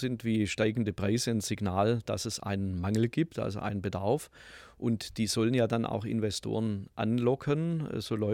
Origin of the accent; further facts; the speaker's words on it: Tübingen, Baden-Württemberg, Germany; born there; Also Tübingen ist ja auch meine Geburtsstadt